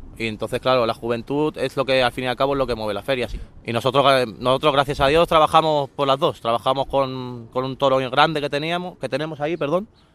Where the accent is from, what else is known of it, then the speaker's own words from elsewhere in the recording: Catalonia, Spain; yo soy gitano, español y catalán.